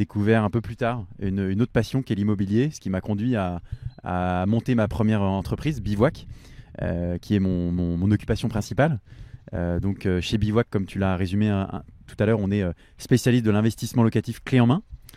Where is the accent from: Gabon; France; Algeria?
France; Lyon, Auvergne-Rhône-Alpes; j'ai 30 ans. Je suis lyonnais d'origine. Mes parents viennent de Bretagne et de Normandie, mais j'ai grandi à Lyon.